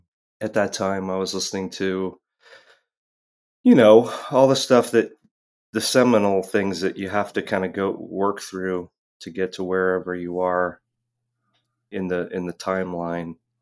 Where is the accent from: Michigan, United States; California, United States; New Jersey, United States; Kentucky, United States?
California, United States; Los Angeles; now in San Francisco, United States; I'm from Los Angeles. I've been in San Francisco for like over 30 years, so I kind of feel like a local here now too. But yeah, I spent the first half of my life in Los Angeles.